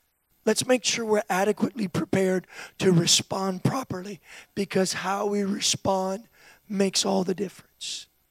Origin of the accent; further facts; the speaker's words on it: Florida, United States; Many of you know I'm from Florida. In Florida, we have these things called hurricanes.